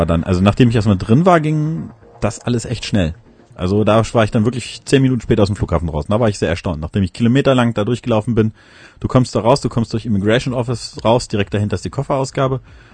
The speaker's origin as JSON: {"language": "German", "region": "Northern Germany", "country": "Germany", "said": "ich komme aus Norddeutschland"}